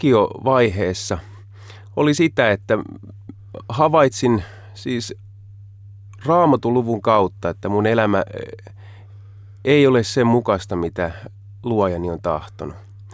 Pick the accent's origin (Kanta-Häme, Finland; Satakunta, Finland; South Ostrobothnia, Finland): Satakunta, Finland; Harjavalta; Länsi-Suomesta, Porinlähältä, Harjavalta nimisestä kaupungista on kotoisin. Ja siellä varttunut oikeastaan koko lapsuus- ja nuoruusajan, lukuun ottamatta muutamia sitten perheen matkoja